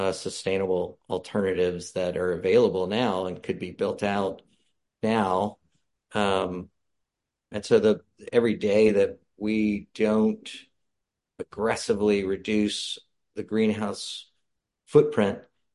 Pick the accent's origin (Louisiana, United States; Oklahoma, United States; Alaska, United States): Louisiana, United States; I was always really fascinated by the Mississippi River and its mythology growing up in Louisiana. And I honestly wanted to come home and visit.